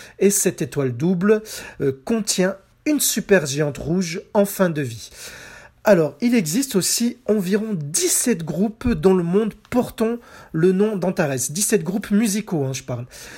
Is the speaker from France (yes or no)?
yes; France; il en a fait chez nous en France